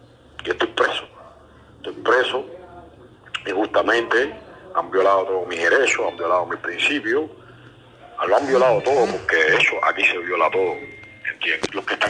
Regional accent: Cuba; yo soy cubano

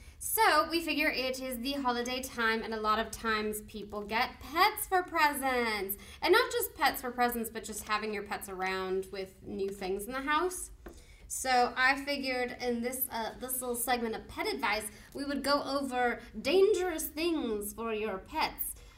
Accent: California, United States; I am rejected as a Californian because I don't like avocado.

